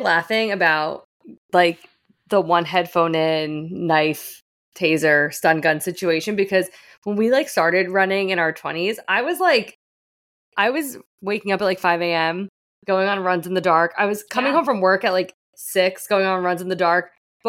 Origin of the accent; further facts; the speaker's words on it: Fairfield, United States; because Fairfield has like something against sidewalks. Like there's hardly any sidewalks in my hometown.